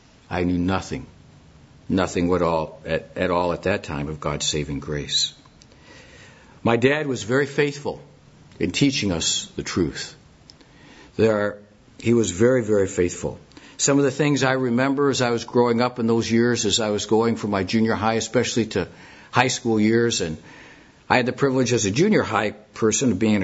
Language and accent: English; Detroit, Michigan, United States; born there; I was born, my folks were living outside Detroit, Michigan at the time. I was born in just outside Detroit.